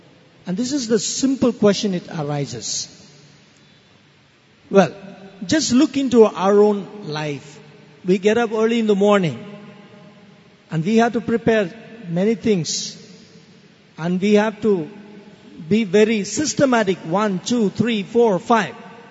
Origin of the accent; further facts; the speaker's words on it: India; In my tradition, I'm an Indian. My tradition is Shravana.